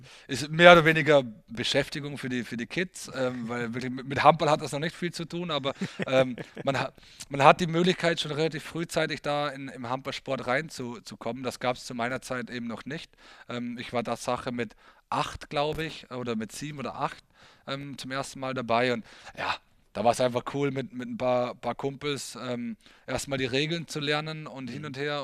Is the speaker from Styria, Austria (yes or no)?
no; Hard, Vorarlberg, Austria; now in Balingen, Germany; Ja, also Vorarlberg, wo ich ja komme, ist ja nicht so groß. Da gab es eben A1 Bregenz und Alpla HC Hart und ich bin gebürtiger Harder